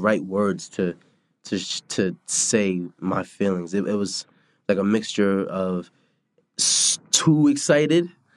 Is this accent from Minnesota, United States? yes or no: no; Colorado, United States; I was born and raised in Park Hill and in Stapleton.